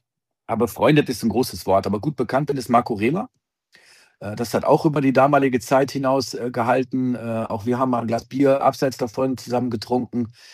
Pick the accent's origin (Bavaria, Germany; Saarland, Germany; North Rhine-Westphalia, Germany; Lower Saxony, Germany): North Rhine-Westphalia, Germany; Dortmund; also born or lived in Hamburg; Er ist dann nach Dortmund gewechselt, meine Heimatstadt.